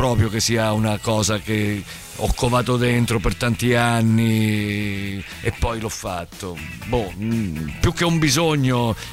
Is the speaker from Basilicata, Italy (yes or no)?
yes; Basilicata, Italy; moved away as an adult; l'imprinting forte l'ho avuto in quei 18 anni che sono nato e cresciuto in Basilicata.